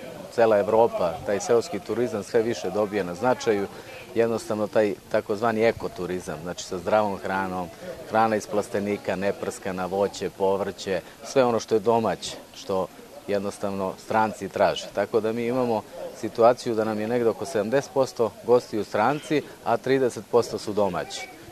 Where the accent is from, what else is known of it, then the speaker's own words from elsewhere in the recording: Užice, Šumadija and Western Serbia, Serbia; ovo je moja dedovina, ja sam rođen u Užicu, ovde sam odrastao do 8. razreda